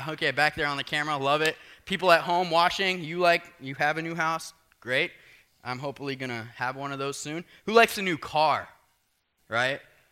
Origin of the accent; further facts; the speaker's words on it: Southern US, United States; I was raised in the South, and if you were raised in the South, that means people talk back to preachers, but in a good way.